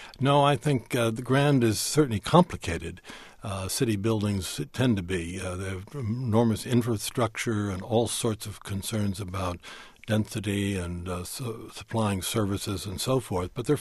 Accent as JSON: {"language": "English", "town": "Washington", "region": "District of Columbia", "country": "United States", "tie": "born or raised there", "said": "I grew up in part in Washington, and I always thought that the Washington Monument was pretty terrific"}